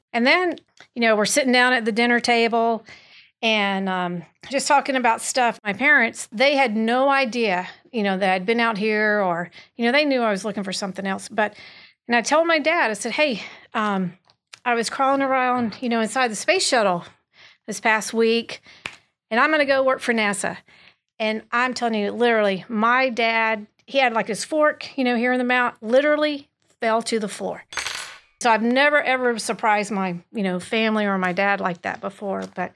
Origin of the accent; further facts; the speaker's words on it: Warner Robins, Georgia, United States; I grew up in Warner Robins, Georgia.